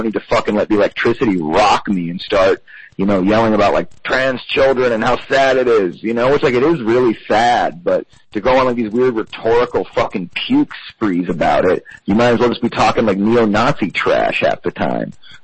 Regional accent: Massachusetts, United States; I'm from Massachusetts. I'm a liberal.

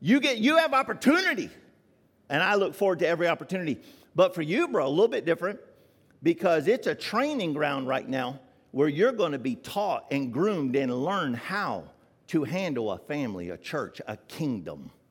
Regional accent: Florida, United States; At least that's what it was when we were growing up in Florida.

